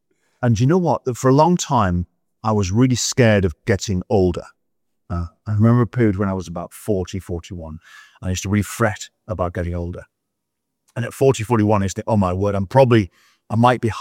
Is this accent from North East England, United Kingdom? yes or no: yes; Middlesbrough, North East England, United Kingdom; So I was brought up in Middlesbrough, lived in various places across town.